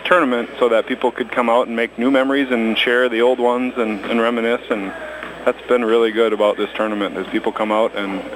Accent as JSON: {"language": "English", "town": "Appleton", "region": "Wisconsin", "country": "United States", "said": "He's from Madison, I'm from Appleton, so we met 7th grade."}